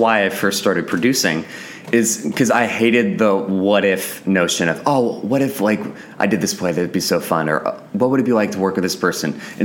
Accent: Houston, Texas, United States; No, he was back when I was growing up in Houston.

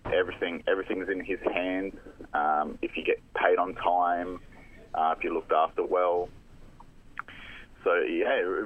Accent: Australia; being an Aussie

